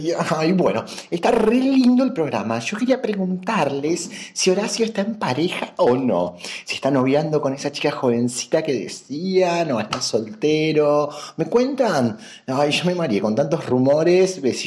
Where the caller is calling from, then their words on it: Caballito, Buenos Aires, Argentina; de Caballito.